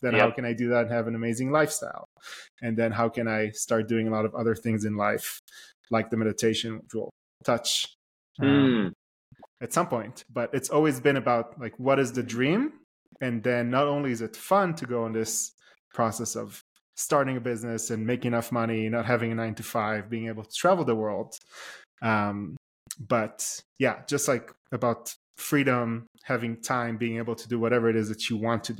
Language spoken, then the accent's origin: English; Israel; now in United States; it was natural for me growing up in Israel, then moving to the US and going to school.